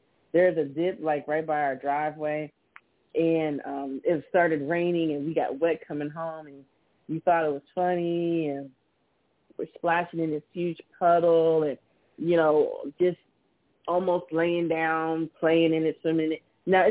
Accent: Miami, Florida, United States; I remember one day as a kid when I grew up in Miami, Florida, and we had hurricane days.

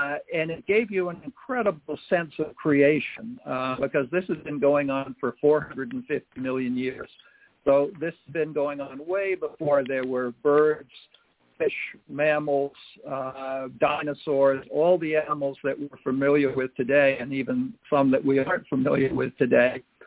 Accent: Cape Cod, Massachusetts, United States; that really came as a kid growing up on Cape Cod.

